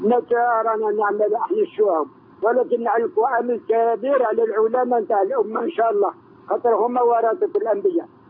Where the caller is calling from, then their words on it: Algeria; أنا من مسلم من الجزائر وأحب أخوتي المسلمين في بقاع الأرض كلها،